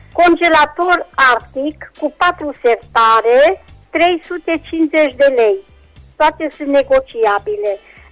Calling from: Reșița, Caraș-Severin, Romania; din Reșița

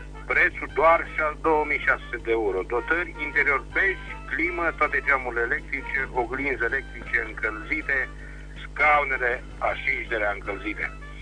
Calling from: Reșița, Caraș-Severin, Romania; din Reșița, la mulți ani.

